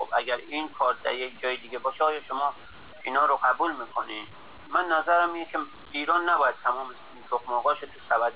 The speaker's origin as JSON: {"language": "Persian", "region": "Herat", "country": "Afghanistan", "said": "من چون خودم اصالتا بچه هراتم و افغانی هستم،"}